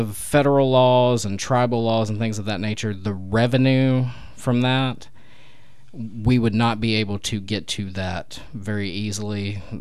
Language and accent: English; Opelika, Alabama, United States; I grew up in Opelika. We're right there next to Georgia.